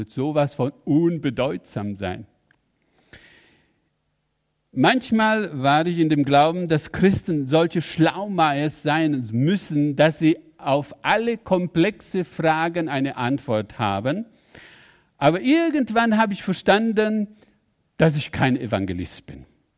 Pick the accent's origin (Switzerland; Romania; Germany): Romania; Transylvania; moved away; In meiner Herkunftsgemeinde aus Siebenbürgen, wo ich herkomme, da wurde sehr viel Wert darauf gelegt, dass wir evangelisieren. Und das war ja gar nicht so ungefährlich, weil wir lebten in einem kommunistischen Regime